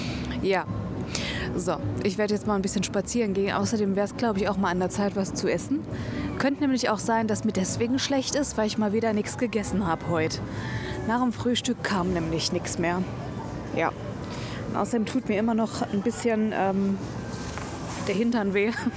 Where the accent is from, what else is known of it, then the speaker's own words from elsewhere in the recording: Trier, Rhineland-Palatinate, Germany; Das fand ich immer so cool in Trier, in meiner Heimat.